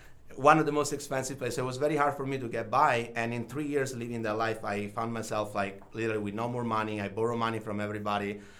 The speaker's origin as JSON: {"language": "English", "town": "Rome", "region": "Lazio", "country": "Italy", "tie": "born or raised there", "second_language": "English", "moved": "as an adult", "lives_now": "United States", "said": "I was actually living in Italy. So I was born and raised in Rome, and I moved to United States in 2012."}